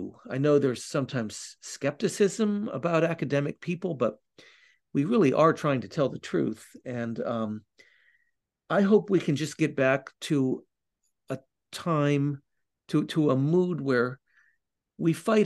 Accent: Southern US, United States; As a Southerner, you would think he would make his way over there

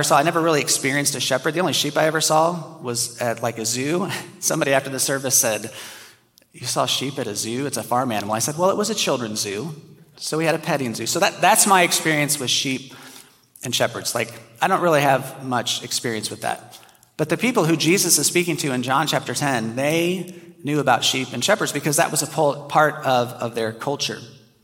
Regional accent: Indiana, United States; Now, some of you may know, I grew up in Indiana, and so Chip, still an IU fan. But I also grew up, like, I look at myself and, like, I grew up in a suburban area, so I see myself more as a city kid

